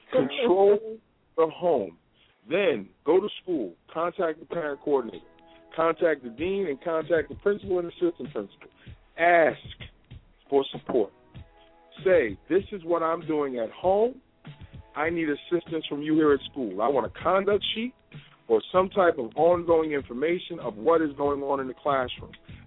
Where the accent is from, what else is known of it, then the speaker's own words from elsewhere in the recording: Carneys Point, New Jersey, United States; And like I said, I'm from the Carneys Point area.